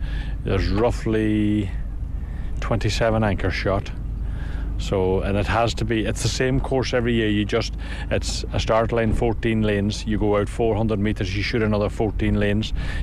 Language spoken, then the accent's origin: English; Teelin, Ulster, Ireland; In my own part of the world, I come from Teal and Donegal originally.